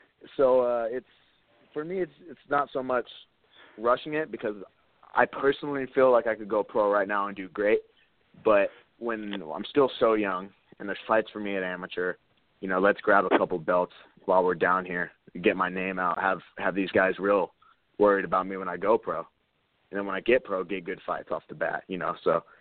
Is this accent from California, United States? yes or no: yes; Stockton, California, United States; I mean, I grew up in Stockton, California. So just, you know, the area, it was always a little rougher mentality.